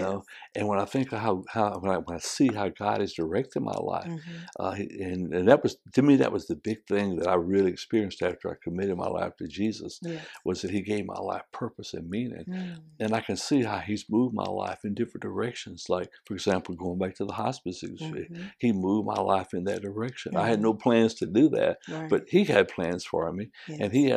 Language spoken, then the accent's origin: English; Alabama, United States; I'm originally from Alabama.